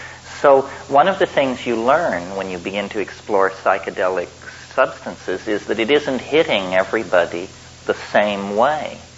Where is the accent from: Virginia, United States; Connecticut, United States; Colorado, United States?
Colorado, United States; I grew up in Colorado where everything was white bread culture.